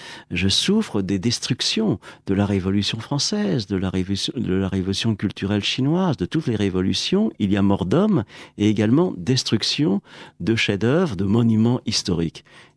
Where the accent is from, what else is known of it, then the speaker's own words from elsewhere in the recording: Rouen, Normandy, France; born there; Je suis né en 1941 à Rouen.